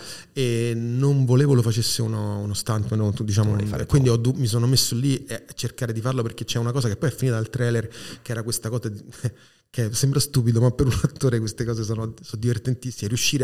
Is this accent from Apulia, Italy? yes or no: no; Rome, Lazio, Italy; Questa, io lo dico da romano, certo, è una città che mi piace molto.